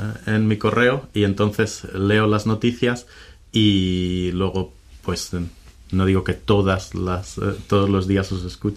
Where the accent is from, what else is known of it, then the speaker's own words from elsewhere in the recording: Spain; now in Prague, Czechia; O sea que soy un español que participa del folclore moravo.